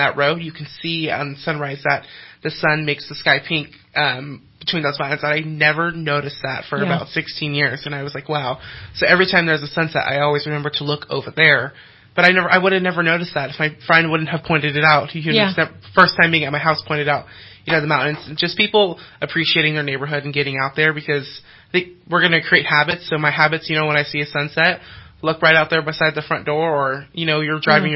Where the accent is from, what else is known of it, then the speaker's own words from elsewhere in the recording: Cottonwood, California, United States; I grew up in Cottonwood. I've been in Cottonwood for about 17 years. My family is not from here. They're all from the Bay Area, and, you know, they kind of just moved up here because, you know, Lake Shasta